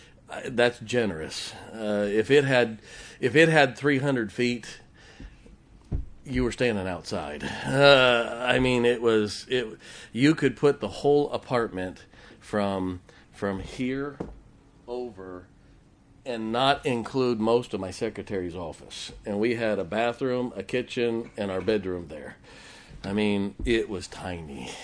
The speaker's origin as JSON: {"language": "English", "region": "Ohio", "country": "United States", "tie": "born there", "said": "So I was born in Ohio. I graduated in Indiana from college, and I was married in Michigan."}